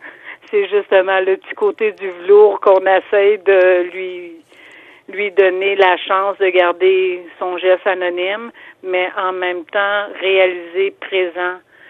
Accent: Quebec, Canada; moved away; moi, je suis arrivée ici en 2010, en quittant ma ville natale de l'Abitibi.

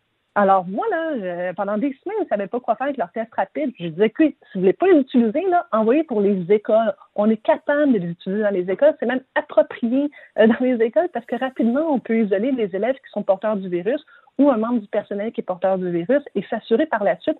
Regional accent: Quebec, Canada; sauf chez nous, au Québec

